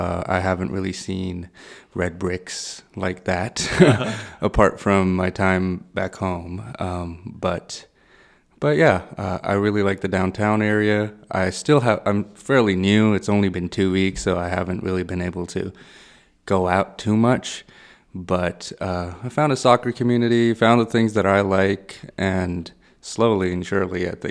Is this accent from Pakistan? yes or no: yes; Pakistan; from a mid-sized family. I know that wasn't part of the options, but and life in Pakistan, like me growing up in Pakistan, was very, I was a very inquisitive person.